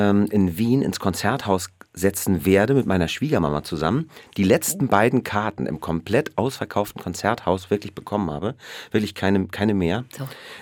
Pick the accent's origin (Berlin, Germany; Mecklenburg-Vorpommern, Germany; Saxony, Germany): Mecklenburg-Vorpommern, Germany; Rostock; Ich bin ja in Rostock groß geworden, an der Ostsee.